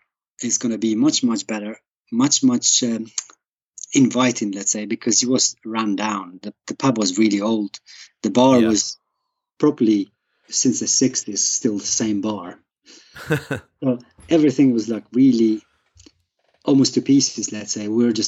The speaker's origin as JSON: {"language": "English", "country": "Albania", "second_language": "English", "moved": "as an adult", "lives_now": "England", "said": "I'm originally from Albania."}